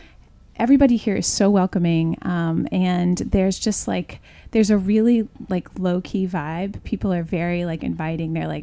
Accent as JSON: {"language": "English", "town": "Memphis", "region": "Tennessee", "country": "United States", "tie": "born or raised there", "also_born_or_lived": "Nashville / Manhattan", "lives_now": "Highland, United States", "said": "I started out in Memphis, Tennessee, where I grew up. I actually was born in Nashville, but I grew up in Memphis, and then I moved to Manhattan and went to college at Barnard."}